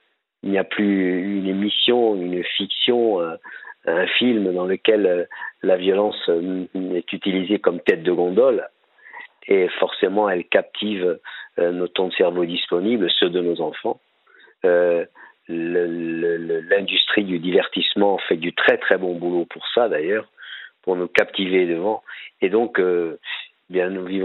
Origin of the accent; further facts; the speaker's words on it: Corsica, France; Je viens de Corse, déjà.